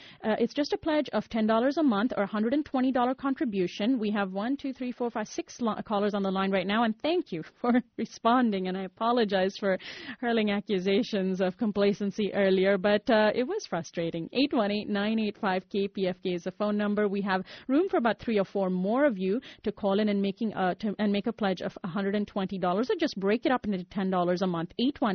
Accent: India; I'm from India and I know what poverty looks like.

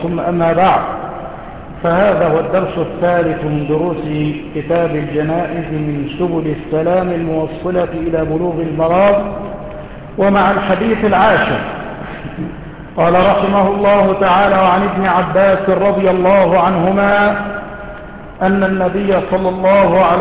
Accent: Egypt; وهي قليلة عندنا في مصر

